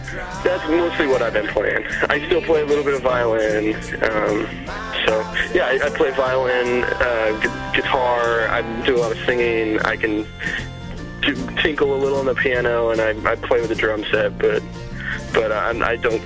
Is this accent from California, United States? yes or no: yes; Placerville, California, United States; the first stop on the tour is my hometown, which is a really, really little mountain town between Sacramento and Lake Tahoe called Placerville.